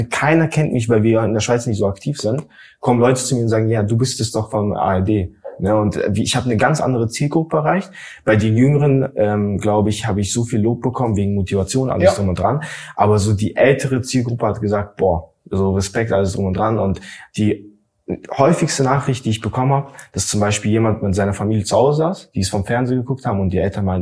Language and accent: German; Latvia; born or raised there